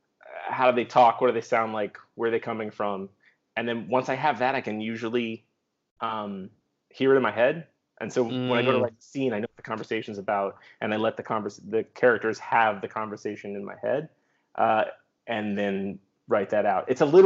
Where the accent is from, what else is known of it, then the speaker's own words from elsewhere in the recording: Missouri, United States; But my favorite, and maybe just because I'm from Missouri, but I love Cletus Cassidy.